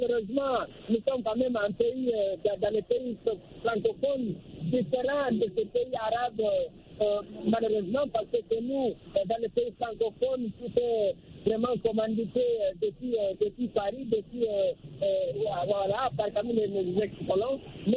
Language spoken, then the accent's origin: French; Guinea; moi je suis originaire de la Guinée-Conakry